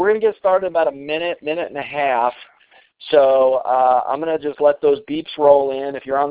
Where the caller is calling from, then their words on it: Colorado, United States; I'm calling in from Colorado tonight